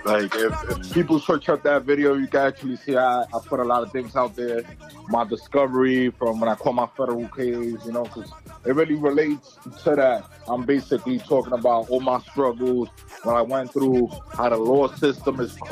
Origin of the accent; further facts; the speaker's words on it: New York City, New York, United States; I come from New York City, the Bronx.